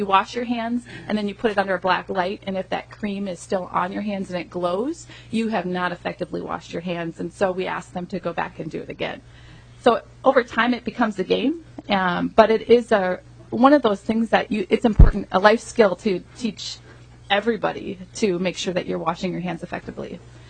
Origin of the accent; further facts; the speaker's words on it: Avon, Minnesota, United States; I am from Avon, Minnesota, and grew up in a family of seven, and just really embrace the hometown, homegrown feel